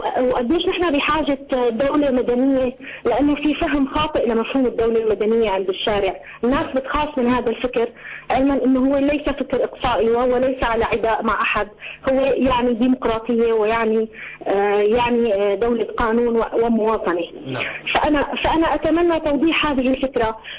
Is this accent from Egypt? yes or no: no; Syria; لا تشبهنا كسوريين.